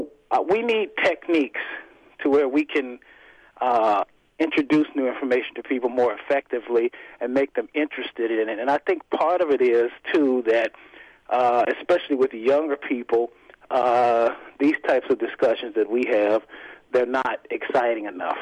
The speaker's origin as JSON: {"language": "English", "region": "the South", "country": "United States", "tie": "born or raised there", "said": "Because I was raised in the South, Baptist, reading the Bible three times a week, going to Bible study, going to church on the weekends."}